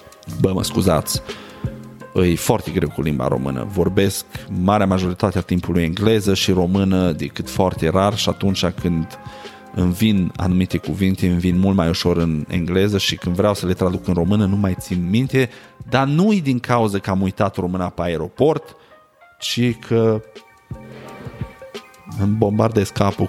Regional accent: Sighetu Marmației, Maramureș County, Romania; now in United States; Eu trăiesc în America, da? Îs născut și crescut în Sighetul Marmației, Maramureș, pe graniță cu Ucraina

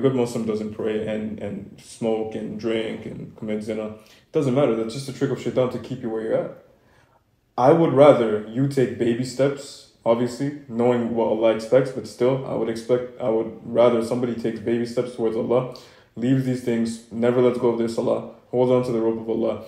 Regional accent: Canada; moved away as an adult; now in United States; I'm from Canada, so when I moved to America recently

